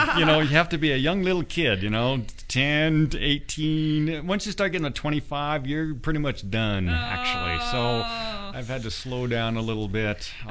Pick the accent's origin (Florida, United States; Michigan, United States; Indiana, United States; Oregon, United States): Oregon, United States; I'm from Oregon. Mm-hmm. Where all this started.